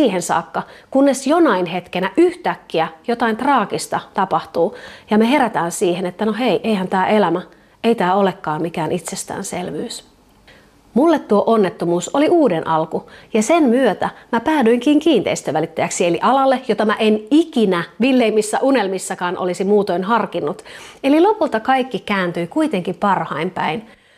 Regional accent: Seinäjoki, South Ostrobothnia, Finland; Minähän olen Pohjanmaalta Seinäjoelta kotoisin, ja meillä on aivan huikea Jouppilan vuori, joka on siis käytännössä sain pieni nyppylä

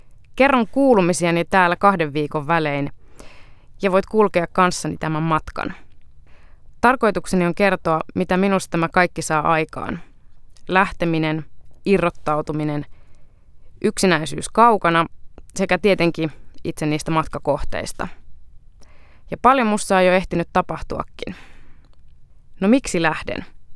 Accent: Central Finland, Finland; also born or lived in Kolkata, India; now in Helsinki, Finland; 28-vuotias helsinkiläistynyt kristitty nainen. Mun juuret ulottuu Intian Kalkuttaan, josta matkani jatkui vihreään Keski-Suomeen, aina kotipihan suuren lehmuksen alle.

